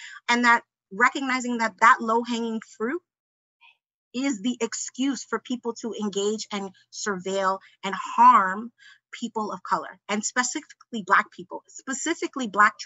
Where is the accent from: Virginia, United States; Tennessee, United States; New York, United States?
New York, United States; I'm from New York and Jason's from New York